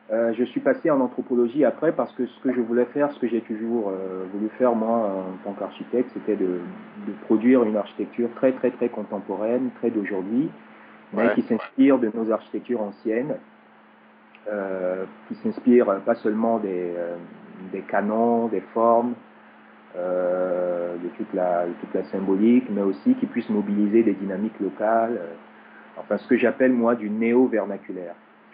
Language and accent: French; Togo; je suis togolais.